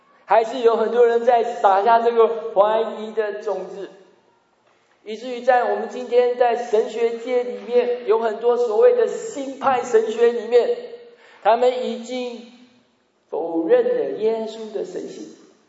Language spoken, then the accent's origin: Chinese; China; 我们从中国来的可能就会这样想